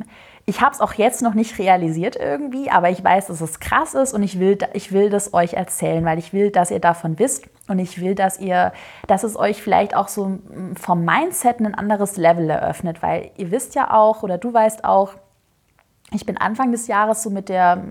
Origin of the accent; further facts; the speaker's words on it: Swabia, Germany; Ich sag mal ganz ehrlich, ich bin Schwabe, ich bin sparsam und ich bin immer auf Sicherheit bedacht.